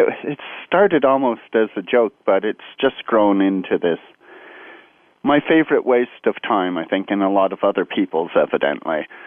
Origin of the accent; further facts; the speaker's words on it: Montreal, Quebec, Canada; now in California, United States; it's Montreal, Canada, not California. I live in California now, but I am from Montreal.